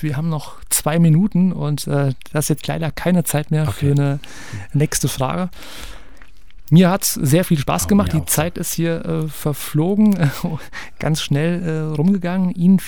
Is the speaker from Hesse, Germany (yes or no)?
yes; Hesse, Germany; mein Nachbar im Vogelsberg, wo ich groß geworden bin.